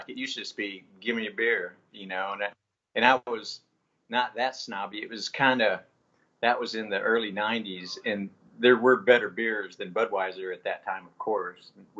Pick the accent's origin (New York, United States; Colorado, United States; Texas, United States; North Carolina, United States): Texas, United States; Dallas; moved away as an adult; also born or lived in San Diego; Yeah, I grew up in Dallas, Texas.